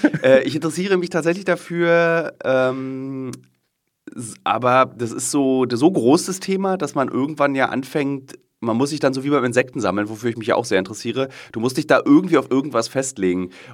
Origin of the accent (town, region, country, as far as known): Berlin, Germany; born or raised there